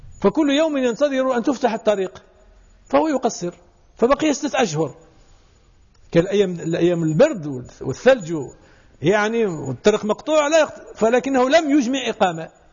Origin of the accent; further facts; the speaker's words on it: Morocco; أنا سمعت مرة فقيه يقول عندنا في المغرب، ولا في المغرب ما فيش